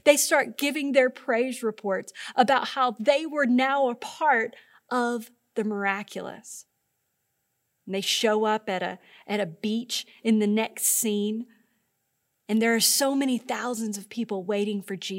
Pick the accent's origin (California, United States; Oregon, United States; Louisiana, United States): Louisiana, United States; Growing up in Louisiana, we're used to really loud storms.